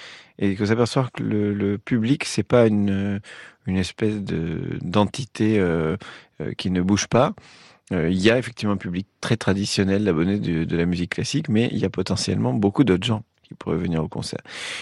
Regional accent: Toulouse, Occitanie, France; born there; Je suis né à Toulouse.

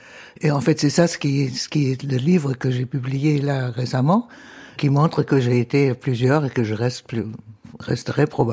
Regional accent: Germany; Je suis allemande et française. Je suis écrivain. J'ai été éditrice, je le suis toujours un tout petit peu. J'ai été femme d'Europe en 1995 et maintenant j'ai 80 ans, je suis à la retraite.

